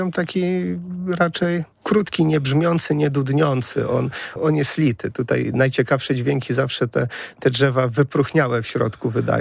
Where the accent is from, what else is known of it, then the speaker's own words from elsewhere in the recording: Pomeranian Voivodeship, Poland; Pochodzę z Pomorza i troszeczkę mi tutaj w Wielkopolsce brakuje tych buczyn pomorskich.